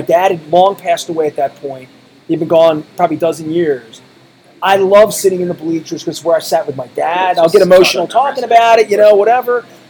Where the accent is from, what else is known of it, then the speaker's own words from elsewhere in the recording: Dundalk, Maryland, United States; See, I didn't grow up all bougie in Randallstown like you. I grew up in Dundalk.